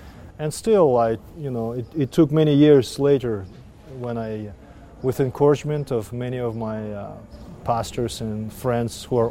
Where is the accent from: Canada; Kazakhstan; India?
Kazakhstan; Almaty; moved away as an adult; also born or lived in Moscow; now in -; I was born in Almaty, Kazakhstan, which at that time was part of the Soviet Union. I grew up there until I finished high school, and then I moved to Moscow to study at Technical University.